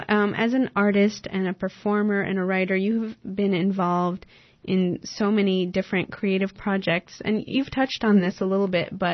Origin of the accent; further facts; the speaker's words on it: West Coast, United States; I'm from the West Coast, and sometimes we have fires that go through the mountains